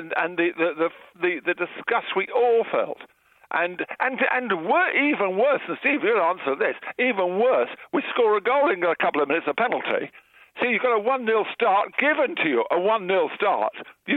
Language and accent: English; United Kingdom; We are British, for goodness sake, Stephen.